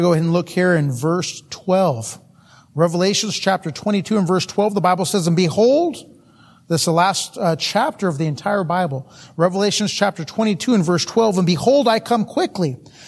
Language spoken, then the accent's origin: English; Napa, California, United States; Now I'm not a cowboy. I'm from Napa, California.